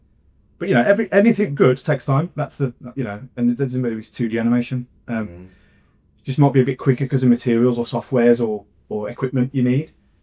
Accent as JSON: {"language": "English", "town": "Walsall", "region": "West Midlands", "country": "United Kingdom", "lives_now": "Birmingham, United Kingdom", "said": "You know, I'm not from Birmingham, I'm from Walsall, and Walsall Wood. It's like a coal mining region, a mining town. And I am like an adopted grummy. I moved here in 20."}